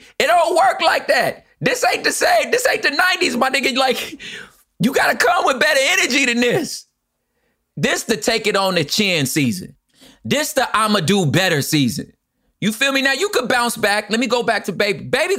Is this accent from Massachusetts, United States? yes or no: no; Los Angeles, California, United States; Do I know how to stop saying park the car because I'm from Los Angeles, we outside?